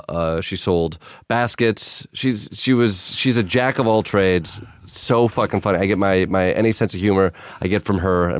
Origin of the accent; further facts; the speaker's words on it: Kalamazoo, Michigan, United States; But I think that arrest was in Kalamazoo. It was in the airport in my hometown.